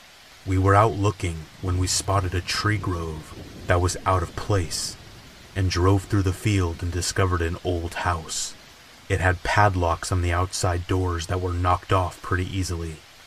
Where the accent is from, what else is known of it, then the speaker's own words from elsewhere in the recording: North Dakota, United States; I was born and raised in North Dakota. Back when I was in high school, a group of us would research murders that occurred out in the county.